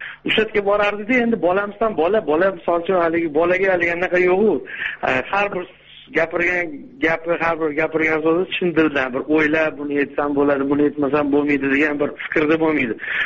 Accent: Tashkent, Uzbekistan; Endi men mana shu diyorda katta bo'lganman. Shuning uchun men Toshkent shahri haligi non shahrida bekor etilmaydi.

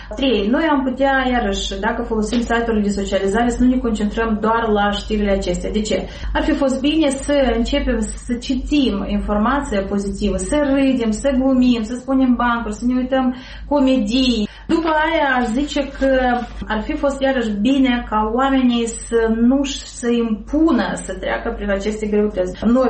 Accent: Moldova; pe care le avem nu doar noi ca moldoveni, dar le are toată lumea.

